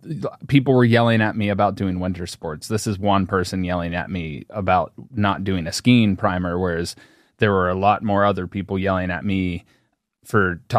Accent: Cincinnati, Ohio, United States; born there; I wasn't. I was born in Cincinnati.

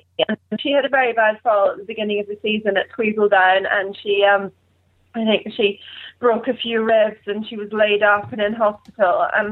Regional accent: Scotland, United Kingdom; Blair, I should mention, is in my home country of Scotland

